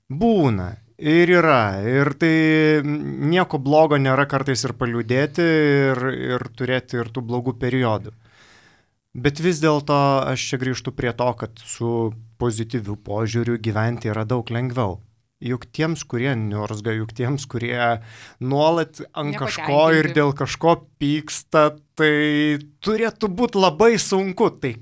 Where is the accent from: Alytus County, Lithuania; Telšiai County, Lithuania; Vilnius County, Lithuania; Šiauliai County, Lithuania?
Alytus County, Lithuania; Pivašiūnai; Taip, aš esu kilęs iš Alytaus rajono, Pivašiūnų.